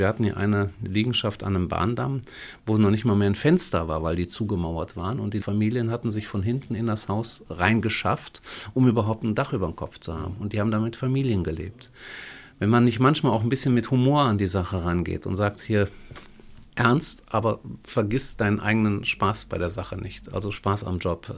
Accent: Turkey; German is a second language; ich mich auch als Türke mit dem Bulgaren verständigen kann und das geht nun mal auf Deutsch.

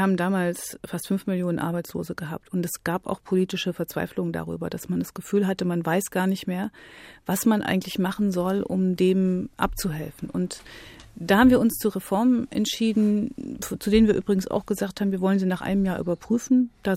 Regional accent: East Germany, Germany; als Ostdeutsche weiß ich ja ganz gut, wovon ich rede.

